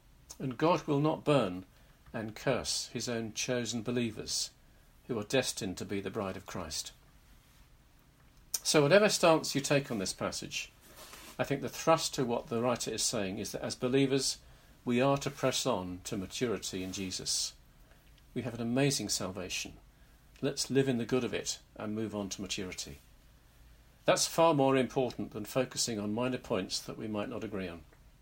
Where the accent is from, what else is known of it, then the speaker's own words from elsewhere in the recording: United Kingdom; I would suggest that even as British people with our natural reserve, we're entitled to get more than a little bit excited by all this.